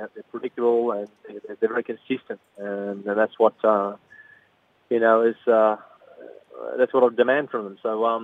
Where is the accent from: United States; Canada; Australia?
Australia; Queanbeyan, Australian Capital Territory; Growing up in Queanbeyan, a country town, like most rural areas are in Australia, sport is a great outlet.